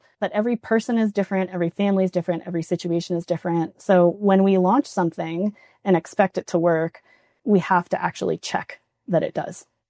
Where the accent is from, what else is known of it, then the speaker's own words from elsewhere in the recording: Houston, Texas, United States; I grew up mostly in Houston, walking distance from NASA with literal rocket scientists and astronauts, touring the Johnson Space Center